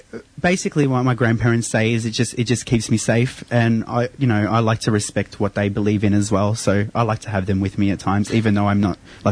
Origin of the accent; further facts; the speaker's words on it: Central Macedonia, Greece; I grew up in Greece. However, I grew up in northern Greece near a big city called Thessaloniki, or Salonika, as people know it.